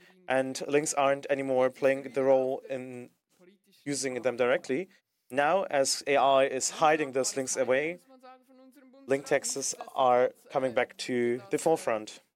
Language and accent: English; Lucerne, Switzerland; We're going now to my hometown, to Luzerne